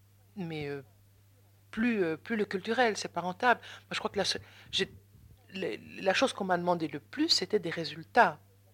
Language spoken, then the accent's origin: French; Brussels, Belgium; Moi, à Bruxelles, j'habite Bruxelles, je suis bruxelloise